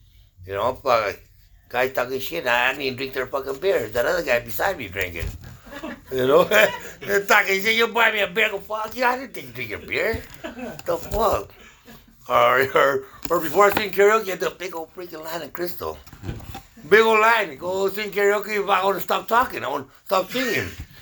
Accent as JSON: {"language": "English", "town": "Nipomo", "region": "California", "country": "United States", "said": "because they still see where I came from and I don't forget, because I'm really from Nipomo."}